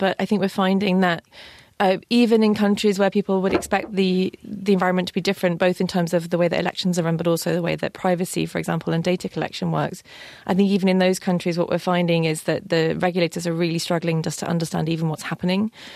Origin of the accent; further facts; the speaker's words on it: England, United Kingdom; I'm English, actually. You probably hear from my accent.